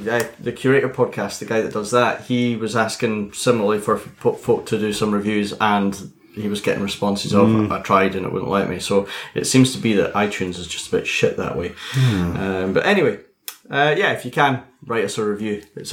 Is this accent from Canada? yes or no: no; Scotland, United Kingdom; all are, we're from Fife.